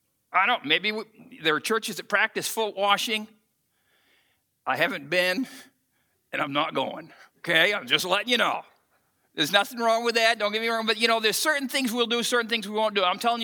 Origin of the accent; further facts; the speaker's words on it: United States; You've got to understand, though, that for me as an American, I take a certain amount of, "I'm an American. I wave the flag.